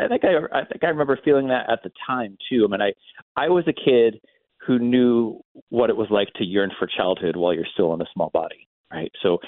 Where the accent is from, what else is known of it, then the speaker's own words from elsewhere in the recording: Northampton, Massachusetts, United States; his family attended the launch event here in my hometown of Northampton, Massachusetts.